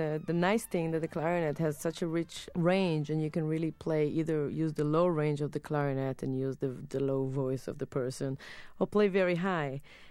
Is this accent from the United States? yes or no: no; Israel; English is a second language; moved away; I think probably because I did hear it growing up in Israel.